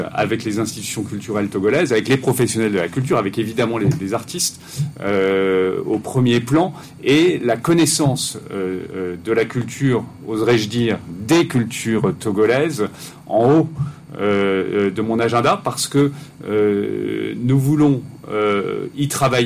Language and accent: French; France; Bien sûr, moi je suis content de pouvoir valoriser la culture de mon pays, la culture du continent.